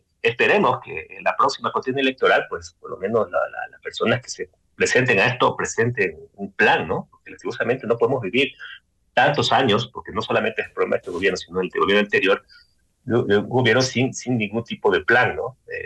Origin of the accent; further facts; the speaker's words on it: Manabí, Ecuador; Soy de Manabí, por ejemplo.